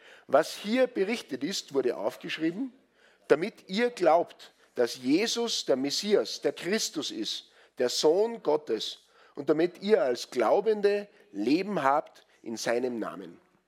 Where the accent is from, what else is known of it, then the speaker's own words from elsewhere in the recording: Salzburg, Austria; now in Switzerland; Da, wo ich herkomme aus dem Pinzgau, gibt es die Regel